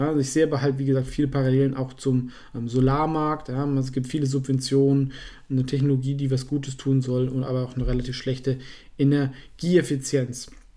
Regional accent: Ulm, Baden-Württemberg, Germany; Ja, also ich komme ja aus Ulm

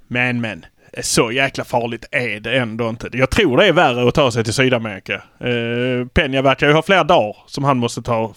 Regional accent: Malmö, Skåne, Sweden; Det blir tydligt, men vi är från Malmö.

